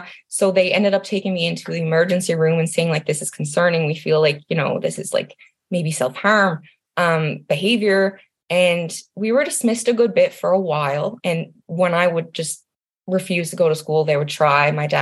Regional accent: Newfoundland and Labrador, Canada; Yeah, so I'm 27 and I'm from Newfoundland in Canada. Obviously, we're an island and our population is probably just under 525,000.

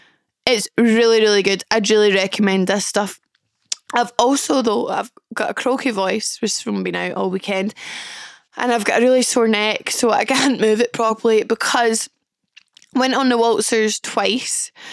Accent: Glasgow, Scotland, United Kingdom; I was at a festival all weekend here in my hometown of Glasgow, Transmit Festival.

